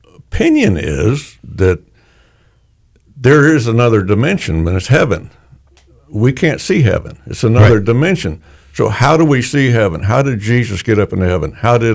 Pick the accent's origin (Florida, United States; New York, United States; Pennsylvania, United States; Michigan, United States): Florida, United States; Salerno; I grew up in Salerno.